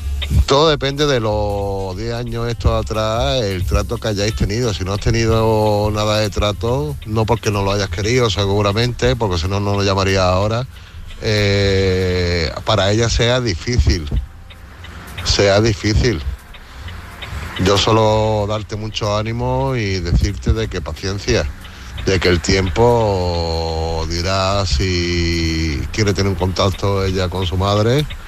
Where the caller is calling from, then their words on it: Málaga, Andalusia, Spain; de Málaga, corresponsal en una unidad móvil.